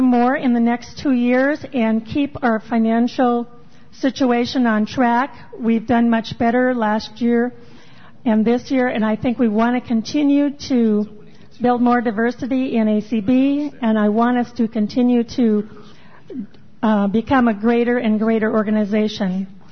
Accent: Iowa, United States; now in Burbank, United States; currently I live in Burbank, California. Some of you maybe remember I came from Iowa.

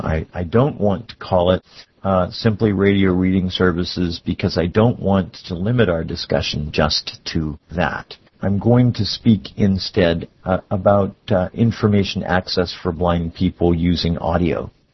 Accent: Miami, Florida, United States; from Miami, Florida.

